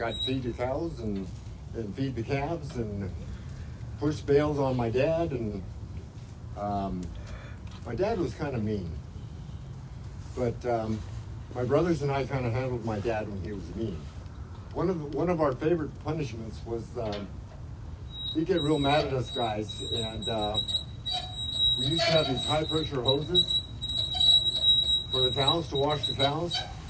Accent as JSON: {"language": "English", "town": "Chino", "region": "California", "country": "United States", "tie": "born or raised there", "said": "Oh, let's see, 70 years ago, if the wind was right, you probably smelled my hometown, Chino. I grew up in Chino."}